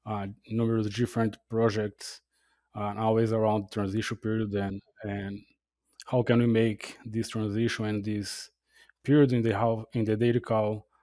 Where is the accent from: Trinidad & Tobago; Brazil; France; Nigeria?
Brazil; now in United States; I'm originally from Brazil.